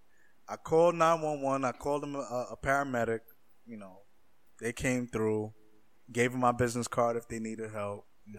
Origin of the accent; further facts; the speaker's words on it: New York, United States; Like, I thought New York drivers was crazy. Like, I thought we was cra